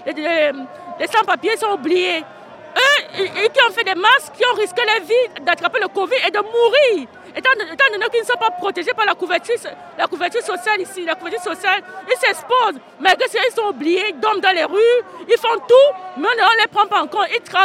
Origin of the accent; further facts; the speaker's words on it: Cameroon; je viens du Cameroun.